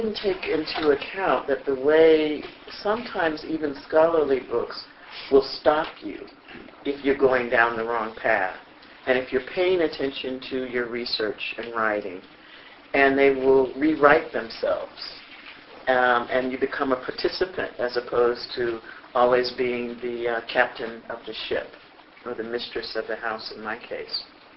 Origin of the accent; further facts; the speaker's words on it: the South, United States; that's not unusual, I think, for black kids of my generation growing up in the South, and it was still the segregated South in many ways